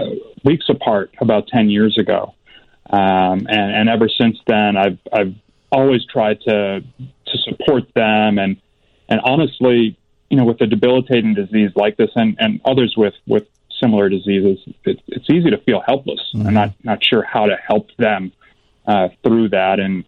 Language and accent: English; Chicago, Illinois, United States; I just have a lot of history with Lake Michigan as a Chicagoan.